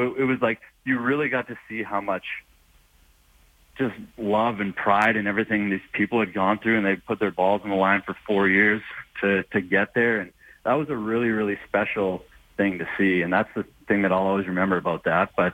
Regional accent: Canada; The Rio was pretty special.

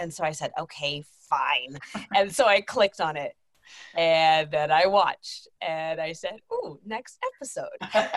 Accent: Texas, United States; I'm from Texas. I am a mom of four, two boys and two girls.

